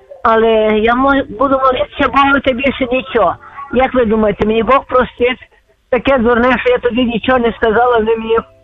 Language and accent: Ukrainian; Chernivtsi Oblast, Ukraine; я з Чернівецької області. Я живу в лісі одна, уже з 89-го року.